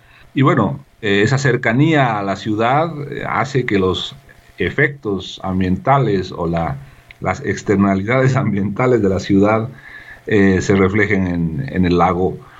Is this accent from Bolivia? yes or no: yes; Bolivia; Eso es alguna riqueza de la que estamos muy felices como bolivianos.